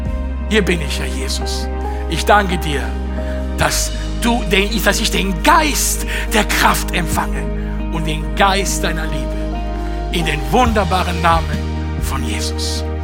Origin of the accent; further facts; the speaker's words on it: Sicily, Italy; Denn ich als Kind in Sizilien, als 2-3-Jähriger, bin ich manchmal weggerannt